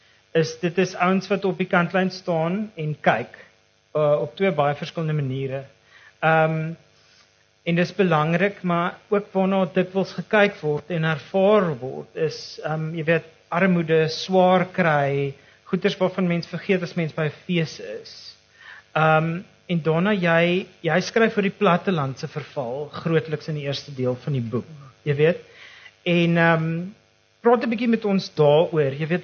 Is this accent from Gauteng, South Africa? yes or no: yes; Johannesburg, Gauteng, South Africa; now in Stellenbosch, South Africa; ek as 'n transplante Joburger voel ek kan dit as 'n topic aanroer omdat ek hier aanland